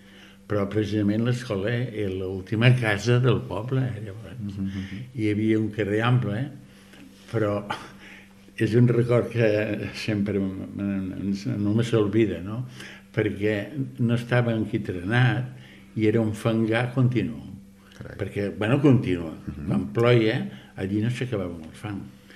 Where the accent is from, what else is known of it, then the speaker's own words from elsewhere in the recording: Solivella, Catalonia, Spain; moved away as an adult; now in L'Espluga de Francolí, Spain; Jo sóc fill de Solivella. Vaig vindre aquí, que tenia els 27-28 anys, però jo, clar, Solivella és molt a prop d'aquí, però em sento molt integrat aquí a l'Espluga.